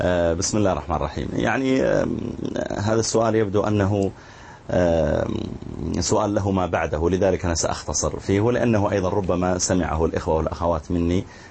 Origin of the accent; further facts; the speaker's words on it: Eastern Province, Saudi Arabia; also born or lived in Al-Quway'iyah; لكن نشأت في الشرقية بحكم عمل الوالد قديما.